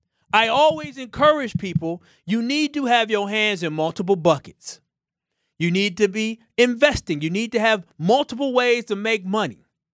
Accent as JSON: {"language": "English", "town": "Whitefish Bay", "region": "Wisconsin", "country": "United States", "tie": "born or raised there", "said": "See, growing up in Whitefish Bay, I saw that the kids who couldn't shoot a basketball"}